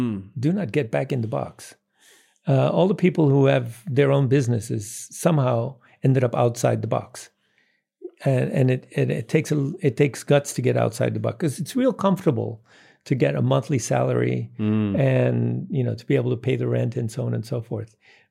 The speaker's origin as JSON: {"language": "English", "country": "Netherlands", "second_language": "English", "said": "I'm originally from the Netherlands."}